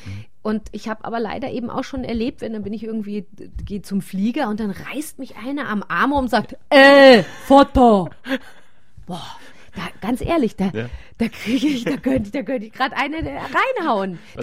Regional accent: Germany; now in Italy; Ja, ich weiß nicht, wie das hier in Südtirol ist. Bei uns in Deutschland ist es verpönt als das Spiel der alten Frauen.

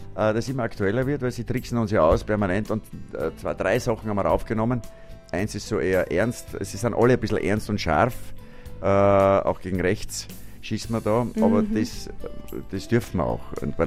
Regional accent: Braunau, Upper Austria, Austria; ich bin in Braunau aufgewachsen.

